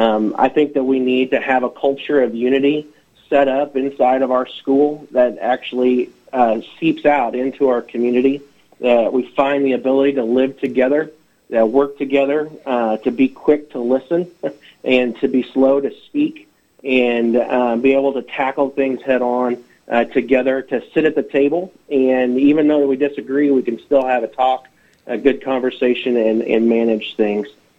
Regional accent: Bonner Springs, Kansas, United States; My background, I grew up in Bonner Springs, Kansas, which is a similar size, or at least at that point it was, to Emporia.

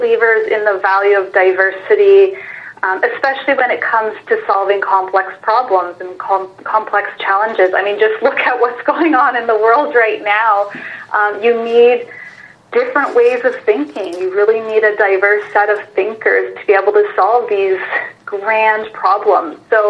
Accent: Kingston, Ontario, Canada; I grew up in Kingston.

